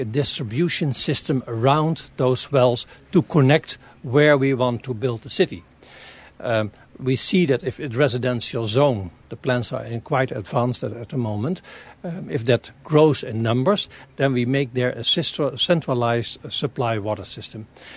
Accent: Netherlands; moved away as an adult; now in Arreville; I come from the Netherlands, Holland. I left Holland 1.5 years ago, and then I became newcomer here in Arreville, and just 2 months ago I became Arrevillian

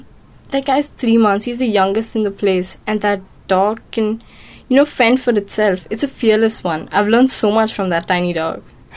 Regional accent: Bangalore, Karnataka, India; I'm from Bangalore.

